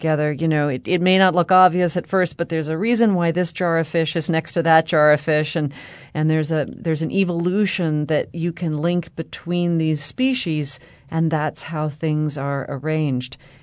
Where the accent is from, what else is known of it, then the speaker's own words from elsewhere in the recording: Nashville, Tennessee, United States; But you know, I'm from Nashville, Tennessee.